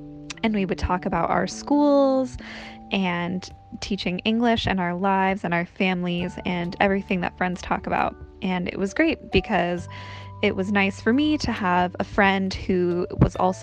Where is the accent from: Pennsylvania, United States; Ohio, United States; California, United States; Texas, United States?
California, United States; Lake Tahoe; she's actually been to my hometown of Lake Tahoe in California